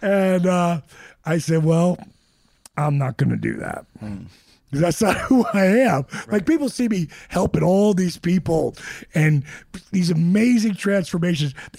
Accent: New Jersey, United States; for me, growing up on the Jersey Shore with the WWWF, mm-hmm. like, everything that was in my soul was, I'm going to end in the WWF.

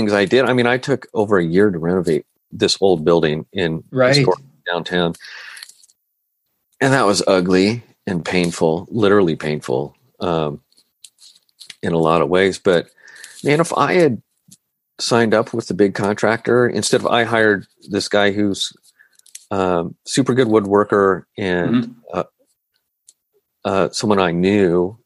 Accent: Oregon, United States; I grew up in Oregon and I love the west.

